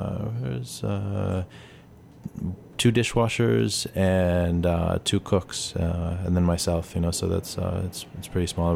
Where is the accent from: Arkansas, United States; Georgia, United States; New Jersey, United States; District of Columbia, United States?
District of Columbia, United States; Washington; I'm from D.C. My father's from Haiti. My mom's from Delaware. I've got a lot of family in Puerto Rico and Dominican Republic and other places.